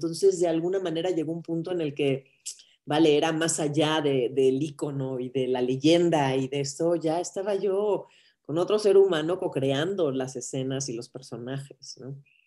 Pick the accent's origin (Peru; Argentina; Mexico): Mexico; pero sí soy mexicana, pues tengo tipo de mexicana, soy mexicana.